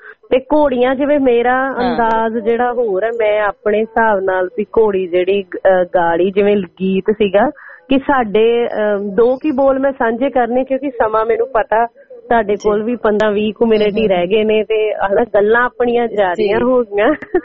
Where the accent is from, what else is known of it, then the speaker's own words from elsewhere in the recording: Punjab, India; also born or lived in Malwa / Doaba; ਸੋ ਪੜ੍ਹਾਈ ਲਿਖਾਈ ਸਾਰੀ ਮੇਰੀ ਮਾਲਵੇ ਦੀ ਹੈ ਜੀ, ਜੰਮੀ ਪਲੀ ਮੈਂ ਮਾਝੇ ਦੀ ਆ, ਤੇ ਹੁਣ ਵਿਆਹ ਮੇਰਾ ਦੁਆਬੇ ਚ ਹੋ ਗਿਆ ਵਾ।